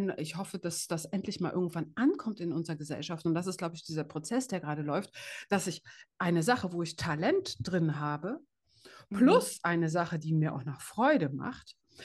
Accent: East Germany, Germany; Also ich bin ja im Osten aufgewachsen

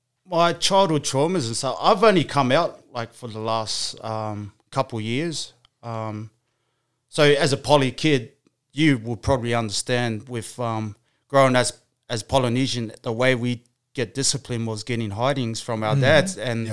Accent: Brisbane, Queensland, Australia; also born or lived in New Zealand; So, I was born in New Zealand. So, I moved over to Australia. I think I was 8 years old. Mm. And I've lived all my life in Brisbane, on the north side of Brisbane.

